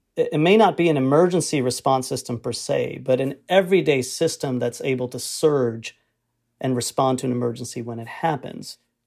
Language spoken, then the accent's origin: English; Liberia; I grew up in Liberia, which has one of the highest burdens of malaria in the world.